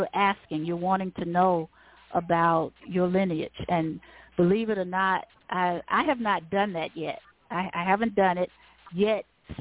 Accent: Selma, Alabama, United States; I didn't know anything about meditation when I was growing up in Selma or most of my adult life.

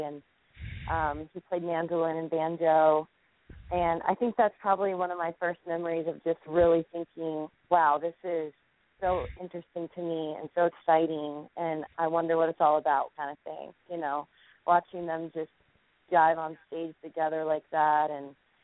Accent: Kentucky, United States; Well, I mean, I'm from Kentucky, so I think it's probably just born in me

